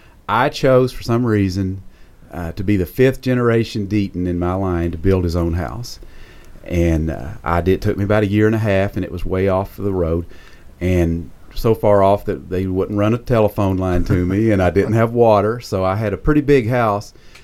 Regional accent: Kentucky, United States; I grew up on Longs Creek in Breathitt County. I'm about as far back in the woods as you can go, as you can get. And Breathitt County's right in the middle. It's near Hazard.

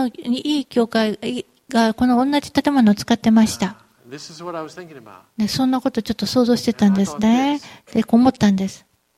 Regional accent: Tokyo, Japan; 当時は東京で育った子だったから、でそのすごいって東京弁で考えてました。

